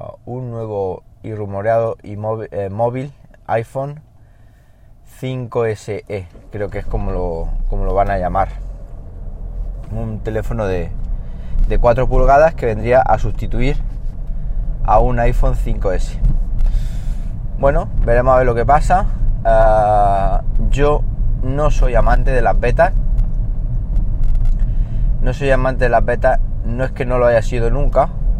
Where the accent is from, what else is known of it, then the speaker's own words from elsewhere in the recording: Siles, Andalusia, Spain; por ejemplo Linares o por ejemplo Siles, que es mi pueblo.